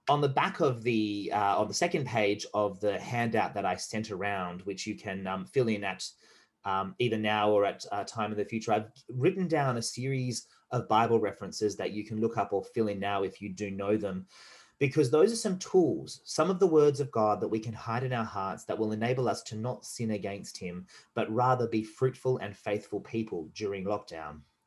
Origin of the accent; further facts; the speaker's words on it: Australia; We are all Australian. There are, yes, we're a federation of states